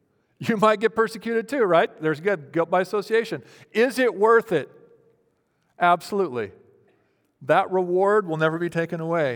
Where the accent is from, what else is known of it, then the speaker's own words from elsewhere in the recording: Fresno, California, United States; So I'm growing up in Fresno, and my dad, there was these canals that went through Fresno